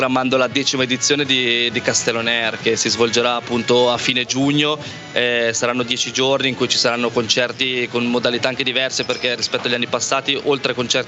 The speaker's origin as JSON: {"language": "Italian", "town": "Gordola", "region": "Ticino", "country": "Switzerland", "tie": "born or raised there", "said": "io sono cresciuto a Gordola."}